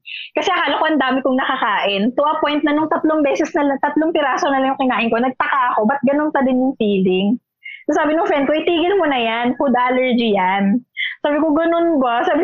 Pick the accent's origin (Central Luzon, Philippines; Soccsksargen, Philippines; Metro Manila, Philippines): Metro Manila, Philippines; Manila; ako kasi bilang sa Maynila ako lumaki nung pagkabata ko, hindi pa ako actually nakakain ng talaba